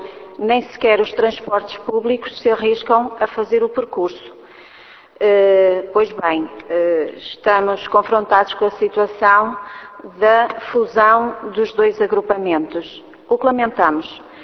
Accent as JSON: {"language": "Portuguese", "town": "Terras de Bouro", "region": "Braga", "country": "Portugal", "said": "Sou de Terras de Bouro. Muita gente pensará que não conhece a minha terra dito desta forma, mas quando eu digo que sou do Gerês, toda a gente já lá passou."}